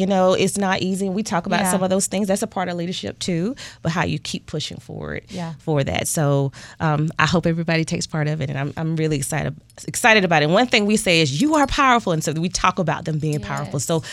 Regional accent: Darlington, South Carolina, United States; But we wanted to make sure I started this in my hometown of Darlington, South Carolina first.

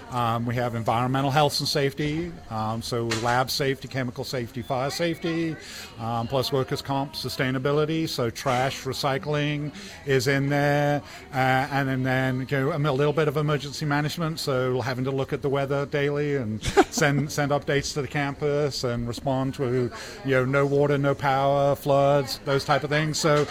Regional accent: England, United Kingdom; moved away as an adult; now in United States; So I was born and bred in England. My father was actually U.S. government stationed in England. My mother's English. So I went to English boarding school and went to college in England and then came over here.

